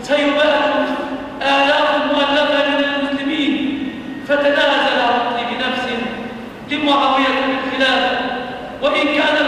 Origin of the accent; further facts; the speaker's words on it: Egypt; عن بلادنا مصر